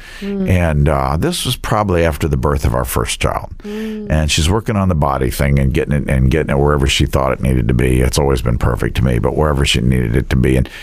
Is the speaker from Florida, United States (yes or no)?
no; New York, United States; We grew up outside of Manhattan, and we would go probably to Macy's, although my brother believes it was Lord & Taylor's.